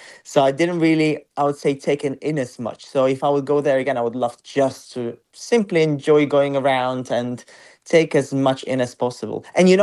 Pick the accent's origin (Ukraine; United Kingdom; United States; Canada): Ukraine; nobody still knew who I was back then because I was from Ukraine and I was just competing.